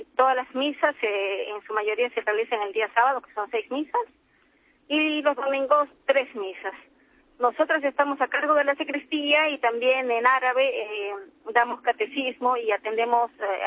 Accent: Arequipa, Peru; moved away; yo soy peruana.

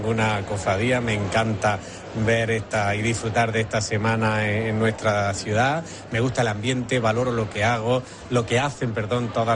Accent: Alcudia de Guadix, Andalusia, Spain; yo soy natural de Alcudia de Guadí, allí me crié, y una de las primeras bandas de la comarca estaba en mi pueblo.

